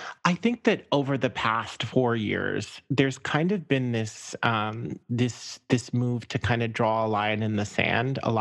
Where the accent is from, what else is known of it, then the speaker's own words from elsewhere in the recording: Zimbabwe; When I was a little kid growing up in Zimbabwe in a, you know, really cute kind of like townhouse suburban neighborhood or whatever.